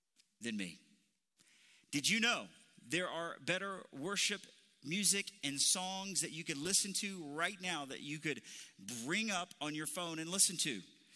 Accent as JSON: {"language": "English", "region": "Alabama", "country": "United States", "said": "I'm from Alabama."}